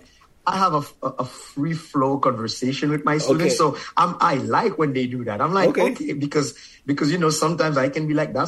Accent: Haiti; first language Haitian Creole; my mother tongue is Creole, and then I speak French. Like it's kind of a secondary. Like the first language that I spoke was Creole, and that's my mother tongue.

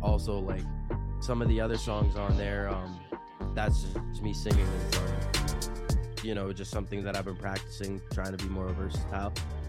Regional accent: Toronto, Ontario, Canada; now in London, Canada; Oh, yeah, I'm from Toronto. That's where I was born and raised, but right now I'm staying in London, Ontario.

